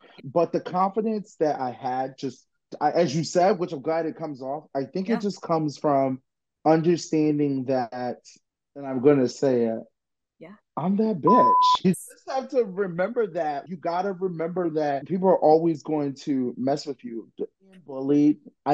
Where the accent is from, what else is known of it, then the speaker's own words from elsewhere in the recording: Philadelphia, Pennsylvania, United States; So I think growing up in Philadelphia, especially growing up in the hood, you gotta have some type of backbone